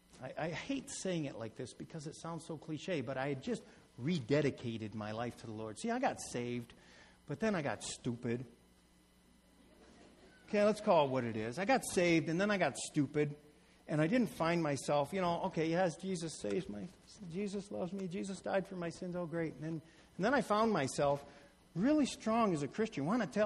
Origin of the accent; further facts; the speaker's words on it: Michigan, United States; also born or lived in Colorado; I'm born and raised in Michigan. When I moved out of Michigan, I went to Colorado and I lived in the mountains